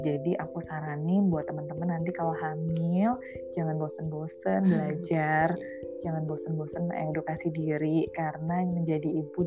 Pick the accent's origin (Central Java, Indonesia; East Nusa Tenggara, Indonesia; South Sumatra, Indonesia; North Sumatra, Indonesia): Central Java, Indonesia; Purwokerto; terus habis itu dari Purwokerto, dari kampung aku sendiri